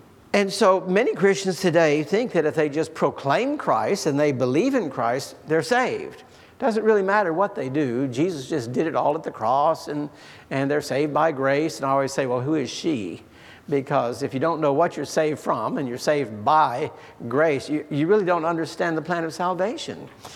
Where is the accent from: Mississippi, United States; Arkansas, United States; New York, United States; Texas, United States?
Mississippi, United States; You know, I was raised in the Bible Belt. Next to our house was a little country store in Mississippi, and next to that was a little country church.